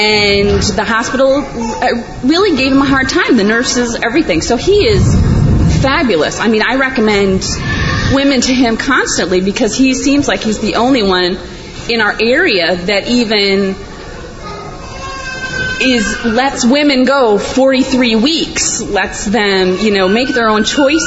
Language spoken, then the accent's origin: English; Wisconsin, United States; Hey, I'm from Wisconsin, and Wisconsin is now pushing.